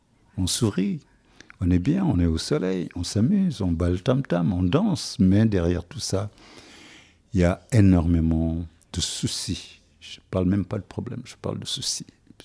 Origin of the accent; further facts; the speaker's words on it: Senegal; ça se voit que je suis sénégalais.